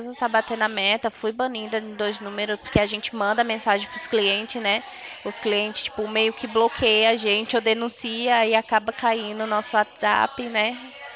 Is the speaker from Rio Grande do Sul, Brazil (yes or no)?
no; Alagoas, Brazil; moved away; É que eu não sou daqui, né? Não sei se você já percebeu pelo meu sotaque. Eu sou alagoana. Tô perdida por aqui.